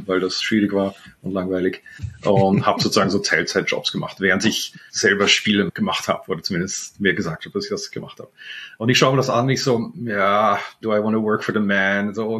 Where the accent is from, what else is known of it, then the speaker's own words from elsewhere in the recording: Netherlands; accent: Viennese; Habe auch übrigens 11 Jahre in Wien gewohnt und bin mit einer Wienerin verheiratet, deswegen habe ich einen Wiener Akzent. Aber auf jeden Fall bin aufgewachsen in den Niederlanden